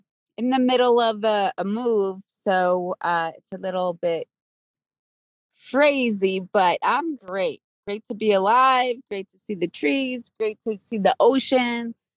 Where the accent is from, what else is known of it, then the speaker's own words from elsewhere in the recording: New York, United States; I'm a New Yorker. I live in Manhattan.